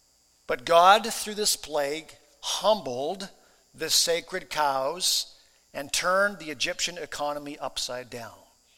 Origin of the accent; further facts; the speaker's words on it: Japan; I grew up in Japan, of course, as a missionary kid.